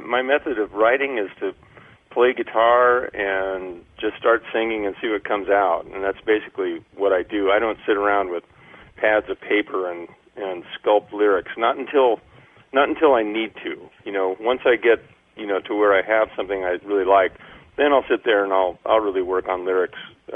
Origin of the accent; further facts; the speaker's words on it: Mill Valley, California, United States; Well, I'm from just north of San Francisco, Marin County, Mill Valley, California. And, boy, I started playing when I was a kid.